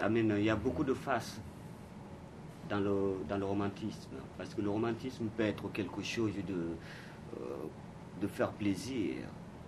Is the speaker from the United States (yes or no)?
no; Mali; Well, I'm from Mali